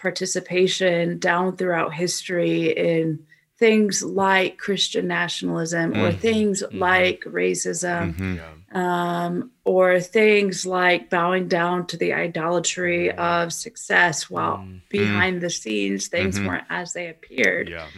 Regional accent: Chicago, Illinois, United States; back in Chicagoland, my hometown, my home city, we're seeing moral failures at Harvest Bible Chapel and Willow Creek.

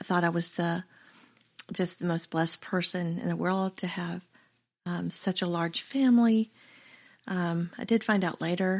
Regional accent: Jacksonville, Florida, United States; born there; Jacksonville.

